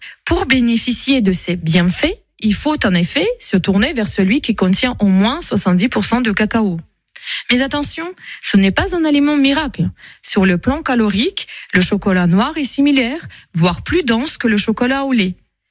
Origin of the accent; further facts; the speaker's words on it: Nancy, Grand Est, France; je suis de Nancy